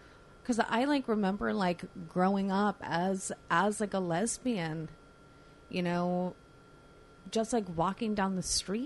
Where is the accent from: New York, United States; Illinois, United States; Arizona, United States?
New York, United States; I grew up out on Long Island.